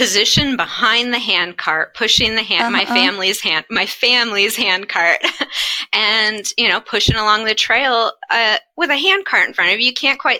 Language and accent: English; Arvada, Colorado, United States; Yeah, I grew up in Arvada, Colorado.